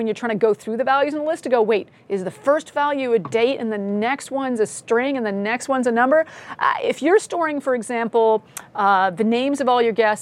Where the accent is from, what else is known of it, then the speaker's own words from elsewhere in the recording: Canada; I am a Canadian, I did go with kilometers